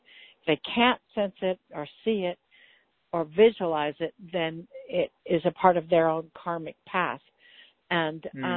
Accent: Kansas, United States; also born or lived in Missouri; this little girl from Missouri. I mean, I grew up in Kansas.

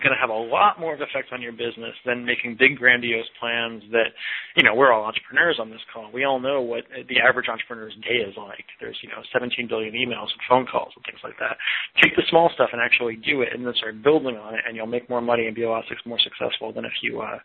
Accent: Massachusetts, United States; I say Haddad because I'm from Massachusetts.

